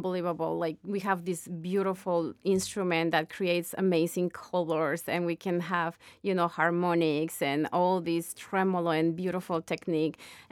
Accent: Mexico; because I'm from Mexico.

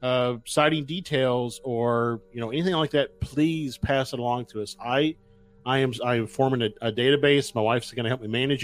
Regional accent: United States; for me as a, as an American

